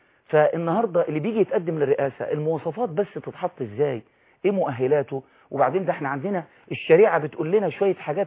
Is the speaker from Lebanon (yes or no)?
no; Egypt